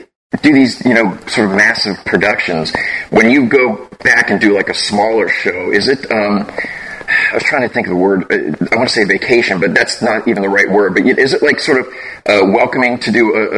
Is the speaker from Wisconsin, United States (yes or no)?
no; Frederick, Maryland, United States; I'm from Maryland, actually.